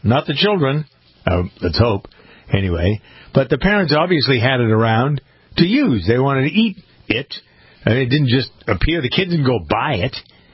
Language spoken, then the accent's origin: English; Framingham, Massachusetts, United States; First, though, the big story from Framingham, my hometown today.